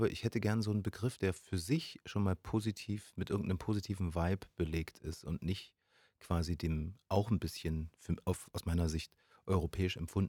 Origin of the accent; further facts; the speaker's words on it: Thuringia, Germany; Ich bin im Osten aufgewachsen, also in Thüringen genau genommen.